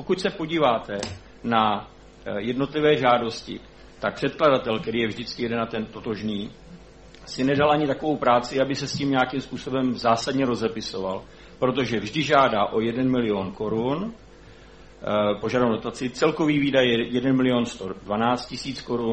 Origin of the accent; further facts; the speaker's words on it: Žacléř, Hradec Králové Region, Czechia; Třeba taková základní škola v Žacléři, které je moje rodné město a má havarijní stav.